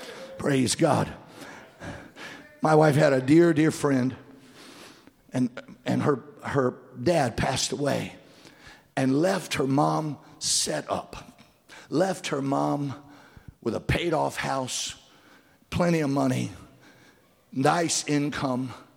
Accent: Louisiana, United States; Hey, I come from South Louisiana, and in South Louisiana, everybody drinks, and everything's a party

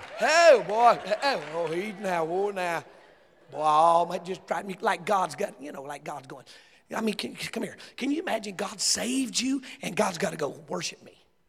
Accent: Bible Belt, United States; I mean, I'm from the Bible Belt. We don't do it like that in the Bible Belt.

